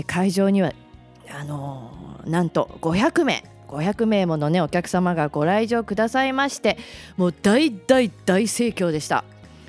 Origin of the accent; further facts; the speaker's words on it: Gunma, Japan; 私の地元の群馬県にもあります。